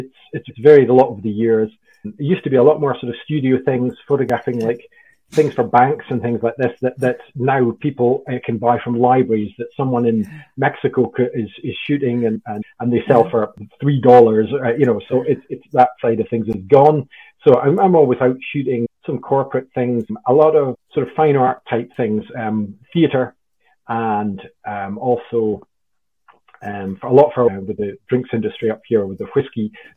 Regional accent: Aberdeen, Scotland, United Kingdom; Well, I'm from Aberdeen and I studied photography briefly in Edinburgh and then in down in Salisbury.

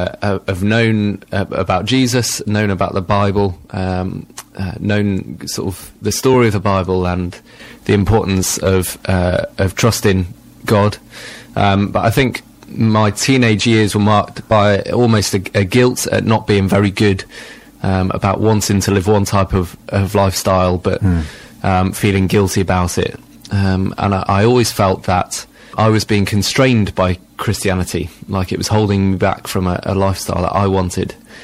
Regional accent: Bournemouth, South West England, United Kingdom; My dad's a vicar and he took up a new post in Bournemouth, which was great. It was great growing up in Bournemouth. It's a lovely place.

